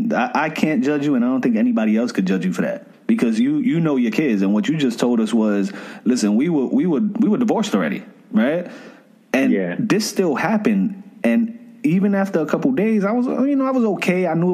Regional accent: Bronx, New York, United States; Yeah, and dogs, we come from the Bronx, man. Like, we our childhood season ends at like 10, bro.

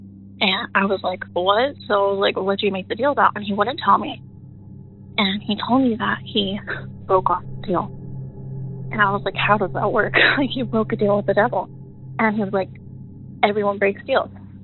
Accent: Southeast, United States; moved away as an adult; I am from the Southeast United States.

